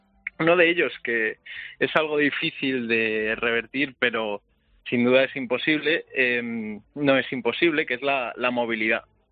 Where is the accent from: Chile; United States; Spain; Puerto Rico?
Spain; Quesada, Andalusia; Pues yo justo mañana me voy a mi pueblo, a Quesada, en Jaén.